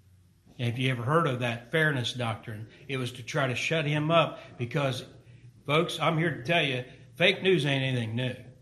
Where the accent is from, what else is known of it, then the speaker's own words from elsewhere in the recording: United States; as an American, do you know, Americans since the very beginning have been really easily stirred up to go into bad wars.